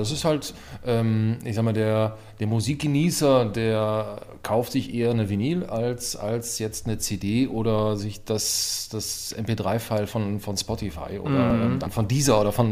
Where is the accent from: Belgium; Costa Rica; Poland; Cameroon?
Belgium; Wallonia; Also ich bin ja aus Belgien und da war, also grenznäher muss man dazu sagen, also bei Köln, Aachen-Köln.